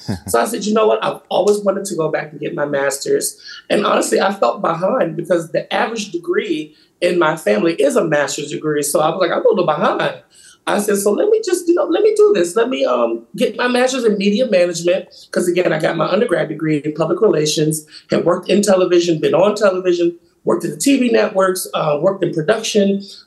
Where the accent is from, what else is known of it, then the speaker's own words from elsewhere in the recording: Virginia, United States; Growing up in Virginia, most majority of my father's side of the family all attended Virginia State University.